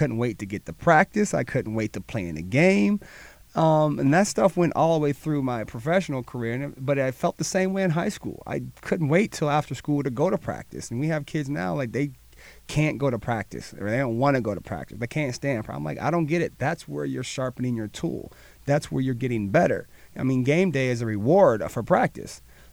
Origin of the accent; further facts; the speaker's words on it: Cleveland, Ohio, United States; I was the biggest Steelers fan growing up in Cleveland, Ohio.